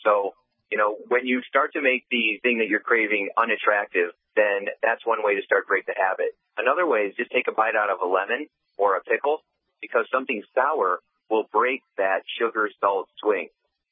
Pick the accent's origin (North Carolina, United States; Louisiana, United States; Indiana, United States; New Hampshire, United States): Indiana, United States; I'm from Indiana, so I have farmer metaphors.